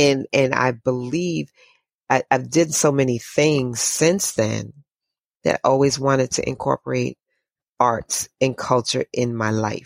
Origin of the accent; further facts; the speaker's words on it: New Haven, Connecticut, United States; Growing up in New Haven, I was fortunate enough to... my mother loved music.